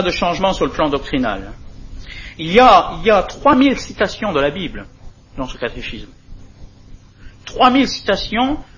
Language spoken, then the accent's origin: French; Grand Est, France; quand j'étais jeune, hein, j'allais au Bahut en Lorraine